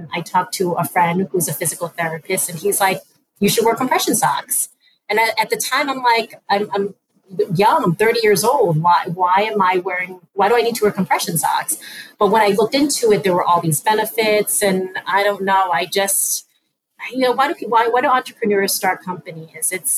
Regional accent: New York City, New York, United States; also born or lived in Chicago; now in Montana, United States; I'm born and raised in New York City. I went to school in Chicago. I lived in Chicago for a decade. And then went back to New York and then eventually made my way in Montana.

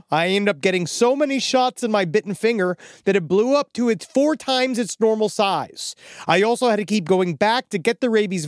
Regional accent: Boston, Massachusetts, United States; Yes, I am from Boston. No, I did not include molasses.

